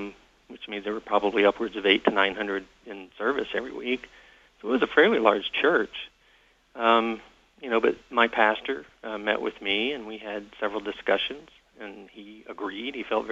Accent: Alabama, United States; Well, you know, I grew up in North Alabama.

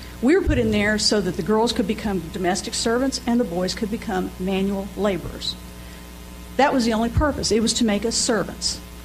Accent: Nashville, Tennessee, United States; I grew up right here in Nashville. And I grew up around mainstream society, being a person from a completely separate culture

